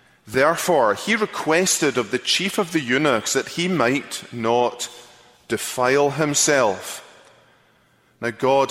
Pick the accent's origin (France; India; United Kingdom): United Kingdom; Scotland; As you may hear, I'm from Texas, and born and brought up in Scotland